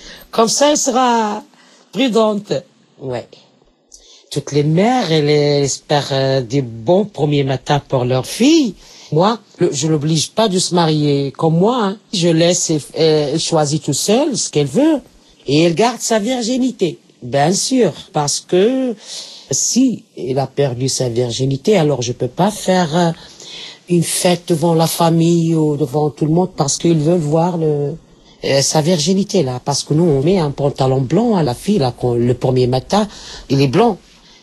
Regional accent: Casablanca, Casablanca-Settat, Morocco; French is a second language; je suis marocaine, casablancaise.

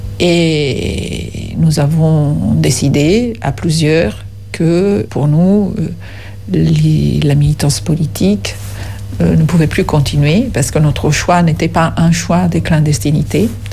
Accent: Vicenza, Veneto, Italy; now in France; Je suis italienne de la région de Venise, d'une petite ville qui s'appelle Vicenza. Je suis arrivée ici en printemps de 80.

